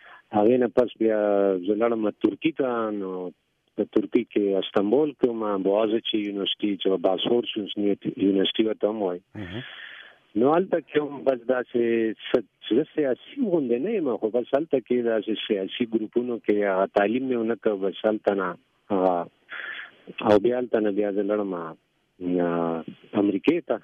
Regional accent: Swabi, Khyber Pakhtunkhwa, Pakistan; یوسفزای قبیلې سره مې په یوسفزای کې بیا مندار یم او صوابۍ سره مې تعلق دی

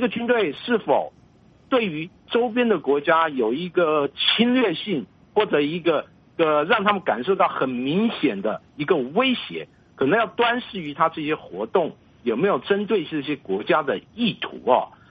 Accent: Taiwan; 当然我本身是来自台湾，可能就台湾的感受来讲可能与区域的感受又有一点不一样

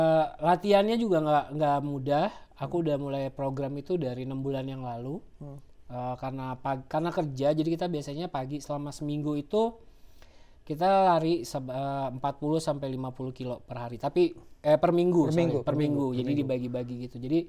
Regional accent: Indonesia; now in United States; kita dari Indonesia

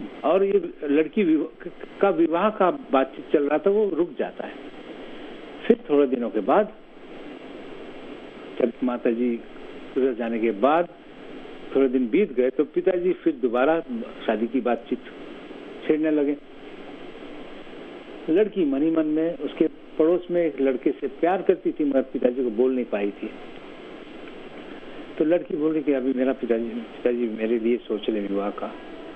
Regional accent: Mumbai, Maharashtra, India; मैं पला बड़ा हूँ बॉम्बे में ना

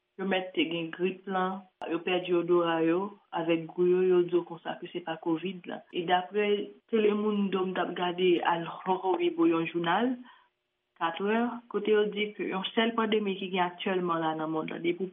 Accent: Haiti; Moi-même, en tant que haïtienne, j'ai un débat que je remarquais dans ce circuit, dans le fonctionnement, nous-mêmes en Haïti.

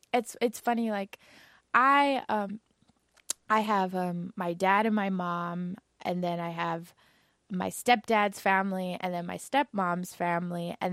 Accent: East Los Angeles, California, United States; So I've kind of spent my newer songs writing about like what it was like growing up in East

